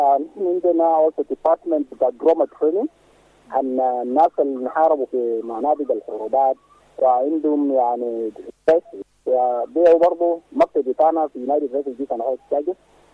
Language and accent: Arabic; Sudan; نحن كلنا السودانيين نتطلب بأنه نحب بعضنا